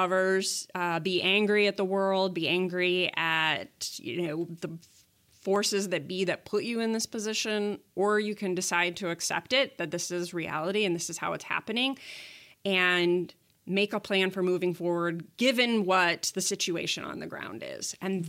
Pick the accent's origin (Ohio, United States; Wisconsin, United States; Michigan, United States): Michigan, United States; Grand Rapids; the politics that I see playing out in my city and my hometown of Grand Rapids